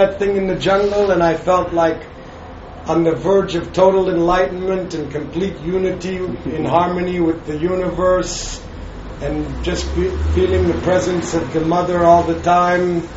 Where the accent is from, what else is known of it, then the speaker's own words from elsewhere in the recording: San Francisco, California, United States; I grew up in San Francisco, and I was part of the music scene in the 60s